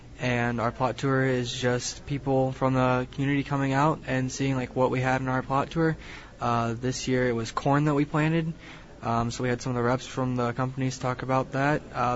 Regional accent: Staunton, Virginia, United States; I'm from Staunton. I've lived there for about 7 years now.

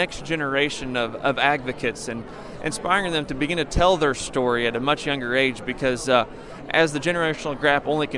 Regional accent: Arcola, Illinois, United States; I grew up in Douglas County in Arcola with my parents, Philip and Patricia, on a grain and livestock farm

